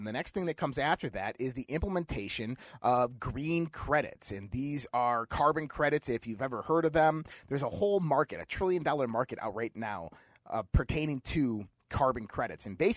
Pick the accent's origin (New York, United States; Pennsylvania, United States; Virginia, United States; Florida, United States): New York, United States; Caledonia; we just had school board elections over in Caledonia. That's my hometown where I grew up